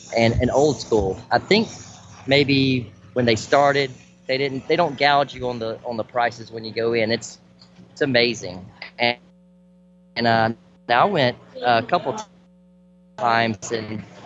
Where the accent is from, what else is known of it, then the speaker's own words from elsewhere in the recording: Georgia, United States; I got in because I'm from Georgia and I had some friends that live in Augusta.